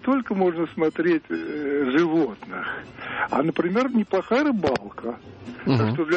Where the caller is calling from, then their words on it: Moscow, Russia; also born or lived in Kenya; Я из Москвы, я провел 20 лет в Кении.